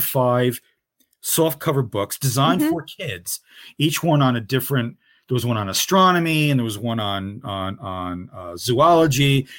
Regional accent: Newark, New Jersey, United States; also born or lived in Kearny; I grew up in the Ironbound section of Newark, New Jersey, and then Kearney across the river, you know, very urban

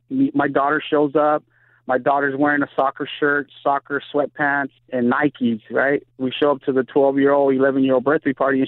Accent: Long Beach, California, United States; I know, you know, I grew up in Long Beach and, you know, I had to deal with that kind of stuff all the time, you know?

